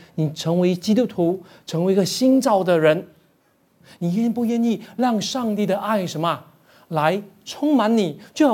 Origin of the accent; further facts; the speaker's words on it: Malaysia; 我说我们马来西亚人呢，我们油条不是配豆浆的，我们油条是 配什么咖啡的